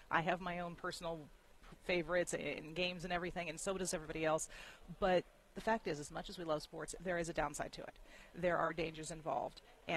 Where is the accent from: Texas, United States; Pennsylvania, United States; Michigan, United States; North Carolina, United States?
Michigan, United States; because I grew up in Southwest Michigan.